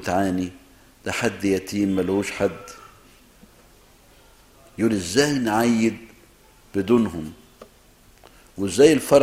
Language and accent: Arabic; Egypt; عندنا في مصر